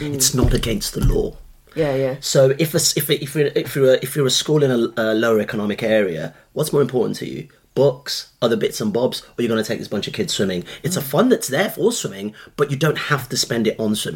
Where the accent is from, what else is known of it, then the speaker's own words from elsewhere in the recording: Nigeria; now in Birmingham, United Kingdom; I grew up in Nigeria, and, you know, as a immigrant family come to Birmingham in 1990